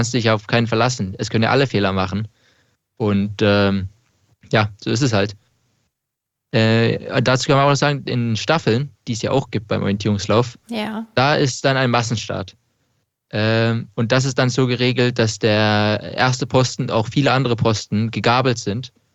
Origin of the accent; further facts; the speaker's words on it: Norway; German is a second language; Norwegen ist ein privilegiertes Land, wo ich herkomme, wo ich bin, ja, gut aufgewachsen bin.